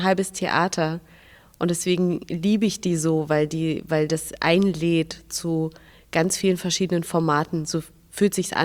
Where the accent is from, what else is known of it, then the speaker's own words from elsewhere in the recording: Minsk, Belarus; Und jetzt sage ich Minsk